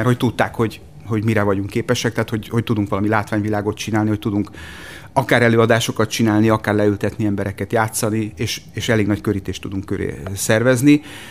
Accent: Budapest, Hungary; Óbudán nőttem föl, és tőlünk két utcányira volt a legendás Óbuda mozi

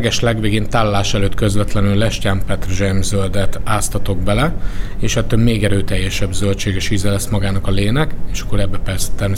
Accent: Szabolcs-Szatmár-Bereg, Hungary; Hát Szabolcs-Szatmár-Bereg megyéből származom, ott nőttem fel, és ott a keleti ország részben

